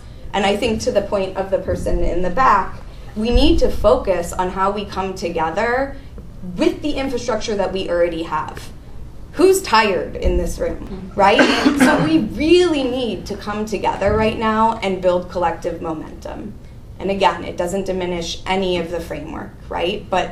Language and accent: English; Portland, Oregon, United States; I'm also from Portland. I've lived here my whole life.